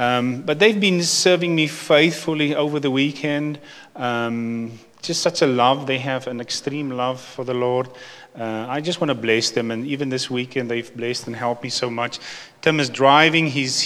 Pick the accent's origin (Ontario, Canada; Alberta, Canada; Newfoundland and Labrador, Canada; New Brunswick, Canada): Alberta, Canada; Sylvan Lake; For you that don't know us, we're from Sylvan Lake.